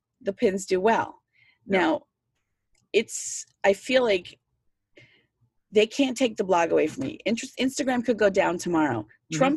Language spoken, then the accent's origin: English; New York, United States; I mean, I grew up in Long Island.